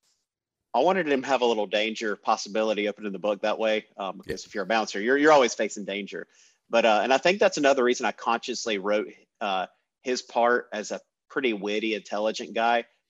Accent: North Carolina, United States; Hey, I got to make sure people know I'm from North Carolina.

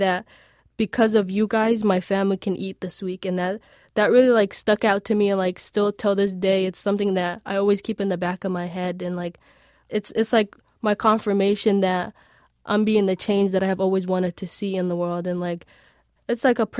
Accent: Somalia; now in United States; growing up in Somalia, I didn't really have access to food, and hunger was always like a big issue within the community that I lived in back home.

